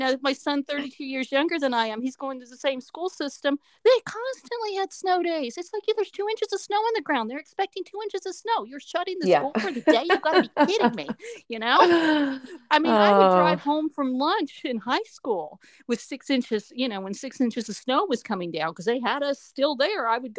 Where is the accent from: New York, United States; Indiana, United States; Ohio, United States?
Ohio, United States; Upper Arlington; Well, you know, that was like that when I was growing up in Upper Arlington, Ohio, you know, in Columbus.